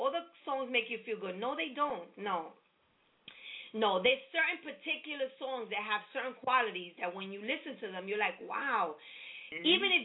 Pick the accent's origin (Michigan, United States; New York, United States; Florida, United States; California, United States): New York, United States; now in Philadelphia, United States; I'm a New Yorker, too, and I'm in Philly.